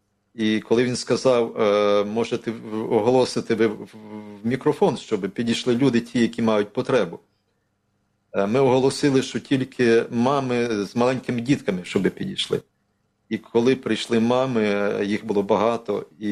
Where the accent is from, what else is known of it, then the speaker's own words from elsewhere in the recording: Lviv Oblast, Ukraine; born there; now in Lviv, Ukraine; Ні, я народився в Львівській області, але після приїхав там навчатися, і вже після навчання я залишився в Львові.